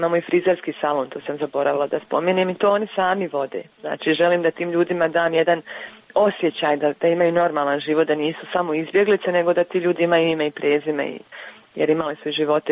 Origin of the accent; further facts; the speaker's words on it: Bosnia & Herzegovina; now in Switzerland; I ono što je meni najviše smetalo u Švicarskoj kad sam došla iz Bosne i Hercegovine, da ljudi misle da si iz neke zemlje gdje nemate ni vodu, ni struju